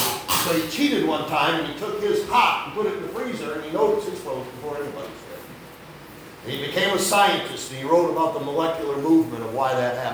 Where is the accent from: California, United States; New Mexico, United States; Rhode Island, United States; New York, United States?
New York, United States; Machias; I grew up in Machias, New York. I grew up over the next county.